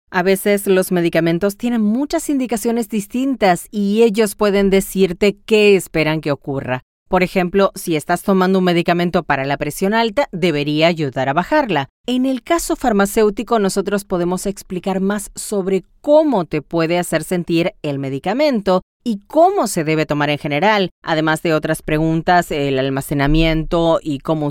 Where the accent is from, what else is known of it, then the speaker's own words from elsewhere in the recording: Savannah, Georgia, United States; Bueno, yo estaba en el área de Savannah, soy de Savannah, y surgió la oportunidad de trabajo aquí.